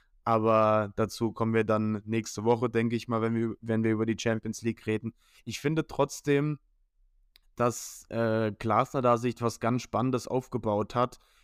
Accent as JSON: {"language": "German", "region": "Hesse", "country": "Germany", "said": "ich bin als Hesse jetzt nicht immer für die Eintracht."}